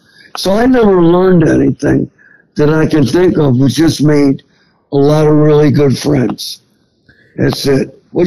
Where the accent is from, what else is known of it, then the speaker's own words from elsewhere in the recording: New York, United States; now in Florida, United States; You know, people accuse me, because I'm from New York State, of moving here because it's political.